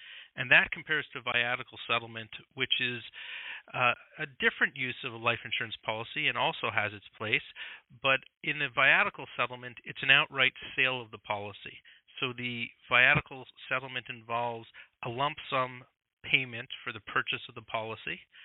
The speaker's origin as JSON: {"language": "English", "town": "Montreal", "region": "Quebec", "country": "Canada", "tie": "born or raised there", "also_born_or_lived": "Toronto", "moved": "as an adult", "lives_now": "Stamford, United States", "said": "But I am a Canadian. I grew up in Montreal and lived in Toronto for many years, and I'm used to the Canadian healthcare system. And in 2007, I moved with my wife and family to Stamford in Connecticut."}